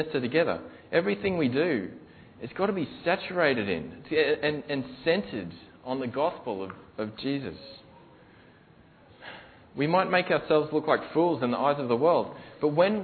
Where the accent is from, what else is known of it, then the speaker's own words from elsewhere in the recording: Australia; Just from my understanding of being Australian, you know, people love, you know, Australians, we love our sports stars.